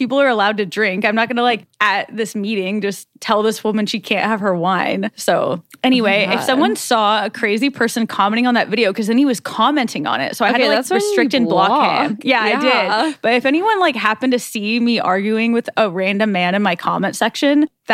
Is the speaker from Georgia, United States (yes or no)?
no; Nebraska, United States; I was like, yeah, I'm from Nebraska, but I'm not giving him context to my entire life.